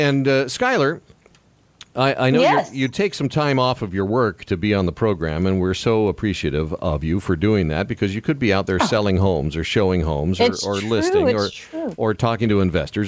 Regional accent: Hewlett, Wyoming, United States; Back to my hometown of Hewlett, Wyoming.

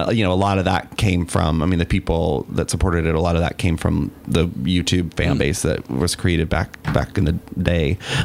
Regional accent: the South, United States; I guess it was big like when I was growing up in the South, but then I guess it's been a while since I've been around.

